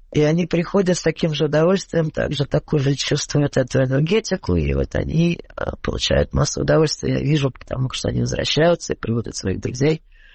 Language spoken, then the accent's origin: Russian; Saint Petersburg, Russia; у меня муж украинец из Одессы, я из Санкт-Петербурга, из Ленинграда.